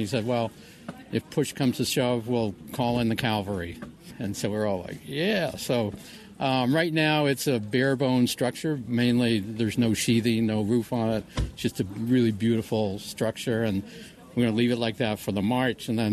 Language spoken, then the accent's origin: English; Ashfield, Massachusetts, United States; from Baptist Corner Road in Ashfield and lived here about 30 years.